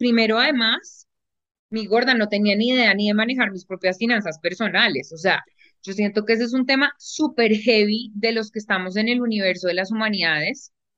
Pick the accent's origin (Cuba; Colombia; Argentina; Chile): Colombia; tú sabes cómo somos los colombianos.